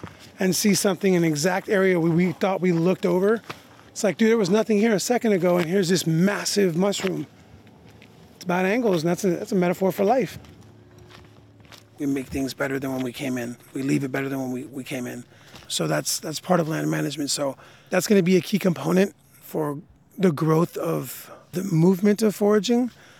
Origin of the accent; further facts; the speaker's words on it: San Jose, California, United States; I am from the South Bay of the San Francisco Bay Area, so San Jose area.